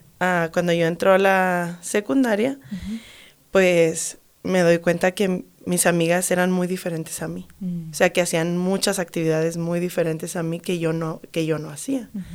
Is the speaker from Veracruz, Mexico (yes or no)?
no; Ciudad Juárez, Chihuahua, Mexico; yo soy de Ciudad Juárez, Chihuahua, en México.